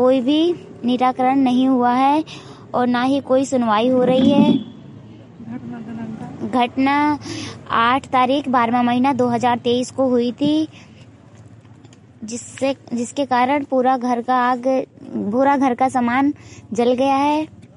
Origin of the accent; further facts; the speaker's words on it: Rampur, India; हम ग्राम रामपुर से हैं।